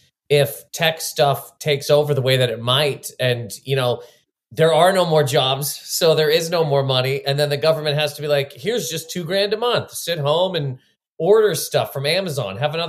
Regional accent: Halifax, Nova Scotia, Canada; Well, so I grew up in Nova Scotia. I'm from Halifax, Nova Scotia.

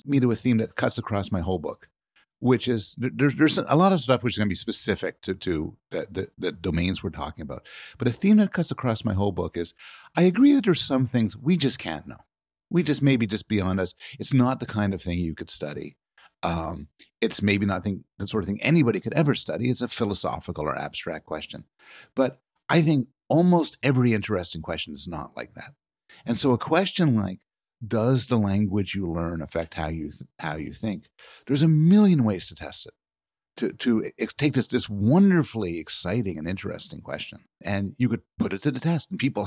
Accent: Quebec, Canada; I was raised in Quebec, mostly French-speaking province, and my French is terrible. I grew up in kind of a Jewish-Greek neighborhood where my friends didn't speak French.

